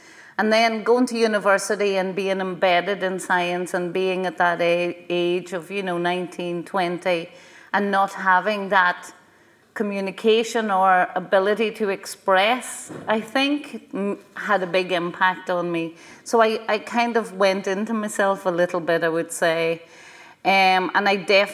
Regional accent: Carndonagh, County Donegal, Ireland; I grew up in Carndonagh, which is right in the centre of the peninsula, and went to secondary school there, went to university in Coleraine, studied science.

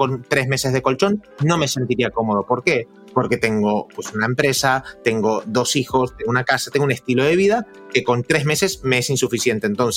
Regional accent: Argentina; No he visto bancos caer, soy argentino, conozco, sé de lo que hablo

